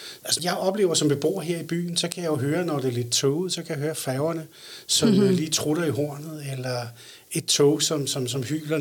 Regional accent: Helsingør, Capital Region of Denmark, Denmark; Jeg er født og opvokset i Helsingør og flyttede 1993 ned i Indre By i Munkegade i det, der hedder Munkehuset.

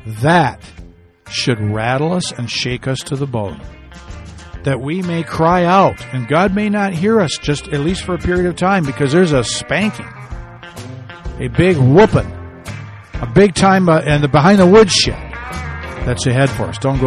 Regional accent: Midwest, United States; Those storms typically, where I grew up in the Midwest, move from west to east.

